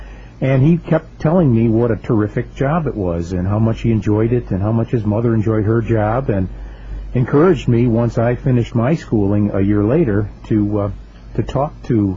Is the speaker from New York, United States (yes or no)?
yes; Buffalo, New York, United States; I'm born and raised in Buffalo and a graduate of Canisius College.